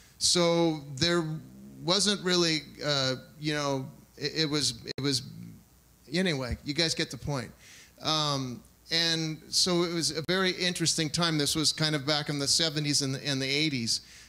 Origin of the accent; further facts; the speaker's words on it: Los Angeles, California, United States; I grew up in Los Angeles, and so there was just like kids everywhere. A block would have 20 or 30 kids on it.